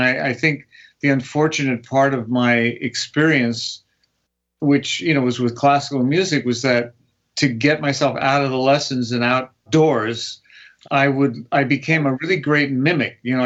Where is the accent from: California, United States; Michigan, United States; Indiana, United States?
California, United States; Los Angeles; growing up in Los Angeles, my sister and I, you know, we went to all public schools.